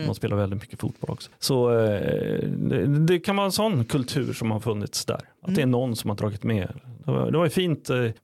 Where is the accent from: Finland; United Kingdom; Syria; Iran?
Syria; now in Sweden; jag kom ifrån Syrien 2015